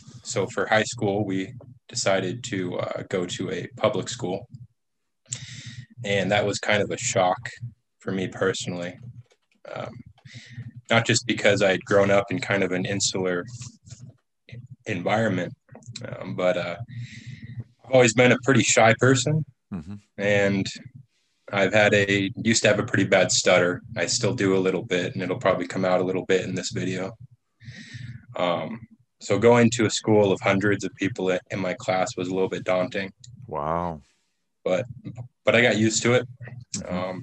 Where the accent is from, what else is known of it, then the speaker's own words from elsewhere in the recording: Iowa, United States; also born or lived in Colorado; So I was born in Colorado, and I lived there till I was five. Obviously, I don't remember much of that time, but when I was five, my family and I moved over to Iowa, and we lived there with our cousins and grandparents.